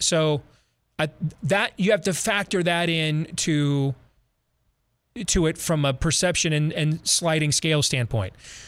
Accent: Michigan, United States; I mean, I grew up in West Michigan.

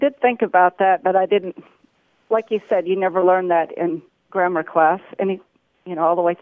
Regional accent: Denton, Texas, United States; I'm from Denton, Texas.

